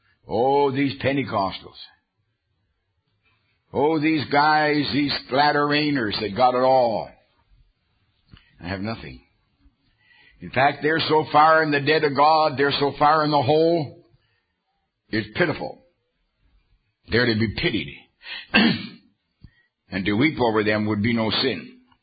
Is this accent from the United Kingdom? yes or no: no; Canada; now in United States; Pardon me, I'm also an American citizen, no longer Canadian.